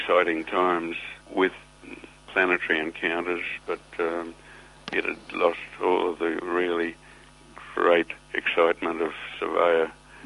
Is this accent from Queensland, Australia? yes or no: yes; Brisbane, Queensland, Australia; I changed departments to get a transfer back to Brisbane, my hometown.